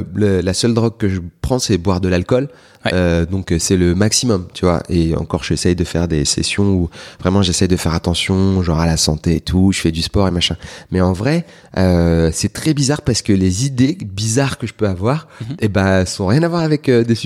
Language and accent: French; Île-de-France, France; moi, j'ai grandi en Seine-Saint-Denis, d'accord, dans une famille qui est venue d'Algérie dans les années 50.